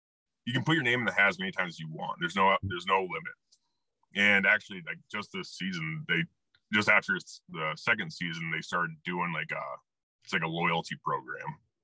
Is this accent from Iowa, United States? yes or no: yes; Iowa, United States; moved away as an adult; So so I grew up shotgun hunting in Iowa, like a lot of guys do, you know, just going out with the old man